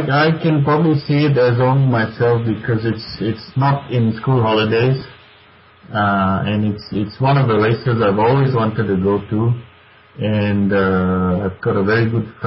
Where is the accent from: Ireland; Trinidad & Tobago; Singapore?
Singapore; also born or lived in Canada / New Zealand; now in Australia; So my parents are from India. I was born in Singapore and brought up there. And I studied in Canada for about 5 years. Then I lived in New Zealand for about 9 years, and now I'm here for the last 7 years.